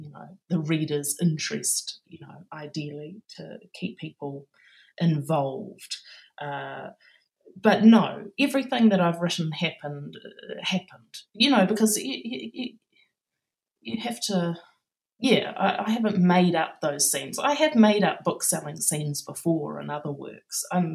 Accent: New Zealand; also born or lived in United Kingdom; I am a Kiwi. I'm a little bit more gauche, I think. I did used to come up against that a little bit when I lived in Britain.

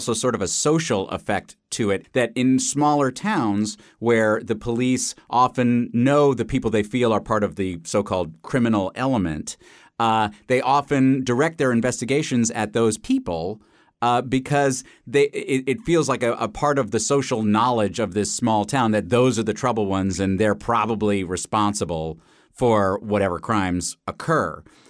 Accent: New York City, New York, United States; I grew up in New York City, and part of the sort of mythology of New York City was the Kitty Genovese case

